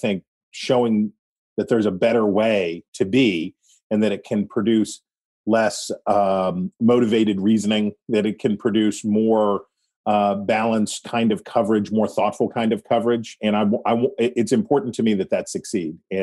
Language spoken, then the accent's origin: English; West Virginia, United States; But let me say that I am not a Southerner. I am from West Virginia. West Virginia is not in the South.